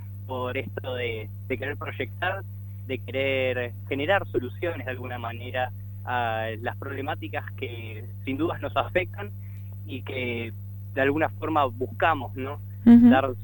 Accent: Argentina; como hemos dicho en cada una de las notas, somos dos argentinos

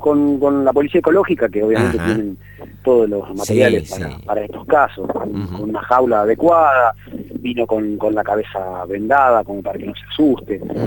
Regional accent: Concordia, Entre Ríos, Argentina; now in Casilda, Argentina; yo no soy originalmente Casilda. Sí. Hace poco estuve por Entre Ríos, yo soy de Concordia.

